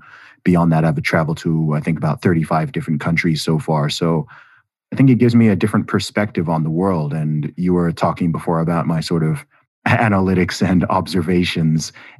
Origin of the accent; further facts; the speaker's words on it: England, United Kingdom; born there; also born or lived in Saudi Arabia; my family's originally from Nigeria. Then, of course, I was born in England and I've lived in the UK now for a long time. I'm British by nationality.